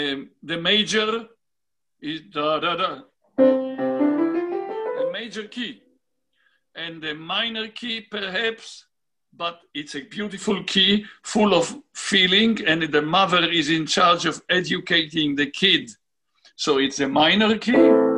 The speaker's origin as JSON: {"language": "English", "town": "Tel Aviv", "region": "Tel Aviv District", "country": "Israel", "tie": "born or raised there", "said": "When I was a kid growing up in Tel Aviv with my Rebbe, the great Chazan Shlomo Ravitz, who passed away at the age of 106 in Tel Aviv"}